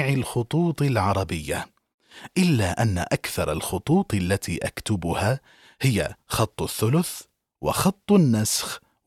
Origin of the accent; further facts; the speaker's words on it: Baghdad, Baghdad Governorate, Iraq; also born or lived in Mosul; مسقط رأسي مدينة الموصل، لكننا نزحنا عنها إلى بغداد، وهناك ترعرعت وتلقيت دراستي الثانوية والجامعية.